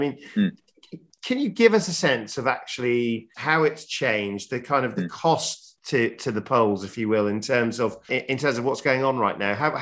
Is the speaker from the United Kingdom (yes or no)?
yes; Yorkshire and the Humber, United Kingdom; Well, as a Yorkshireman, I can tell you that being the northernmost human being is a great accolade for you